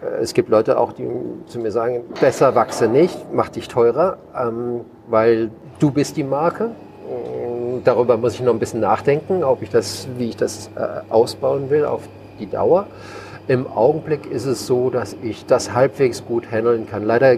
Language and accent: German; Rhineland-Palatinate, Germany; moved away; Und als ich 2000 weggegangen bin aus Deutschland, hätte mich die Rheinregion Rheinhessen nicht weniger interessieren können. Und auch Rheingau hat mich überhaupt nicht interessiert.